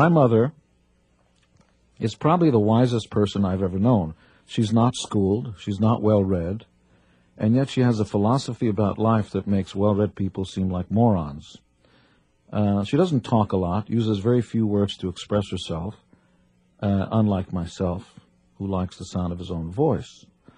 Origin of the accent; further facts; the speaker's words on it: Israel; And growing up in Israel was sort of being in a box where you're not aware that the outside world exists.